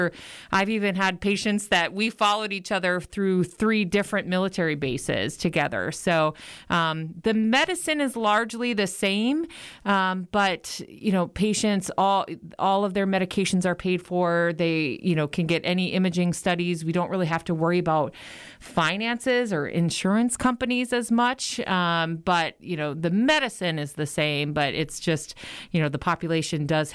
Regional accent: Minneapolis, Minnesota, United States; I'm from Minneapolis, Minnesota, and actually went to college down in Milwaukee at Marquette University.

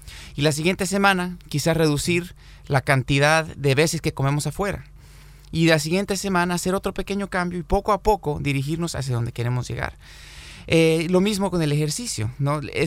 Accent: Bolivia; yo soy oriundo de Bolivia. Tal como el doctor Claros, me formé en la Facultad de Medicina de Bolivia

